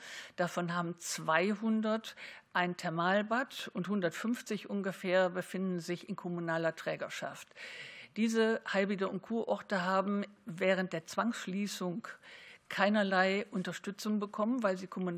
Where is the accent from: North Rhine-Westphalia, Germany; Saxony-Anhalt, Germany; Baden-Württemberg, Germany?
Baden-Württemberg, Germany; Baden-Baden; Ich kann das sagen, ich komme aus Baden-Baden